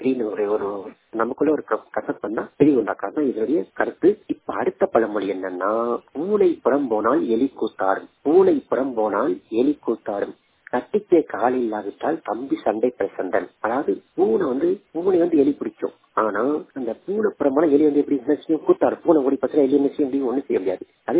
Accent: Tamil Nadu, India; நான் ஒரு பார்வையற்ற மாற்றுத்திறனாளி. என்னுடைய சொந்த ஊர் வந்து விருதுநகர் மாவட்டம் இருந்திரை என்கிற கிராமம்

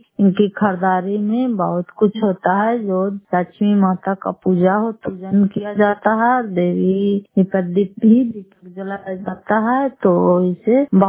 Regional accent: Nalanda, Bihar, India; घर फतेहपुर, पंचायत मकौता, जिला नालंदा, करार प्रखंड की निवासी हूँ।

